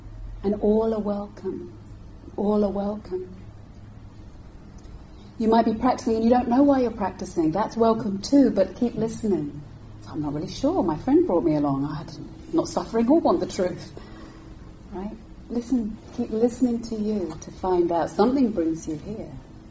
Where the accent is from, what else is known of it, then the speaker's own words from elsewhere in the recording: London, United Kingdom; now in Devon, United Kingdom; Because we live in Devon, and even though I grew up in London, I was on the tube, I always feel like a tourist.